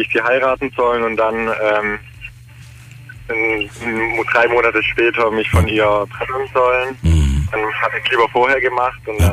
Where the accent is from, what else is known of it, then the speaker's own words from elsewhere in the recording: Spain; Ich bin Spanier, ja.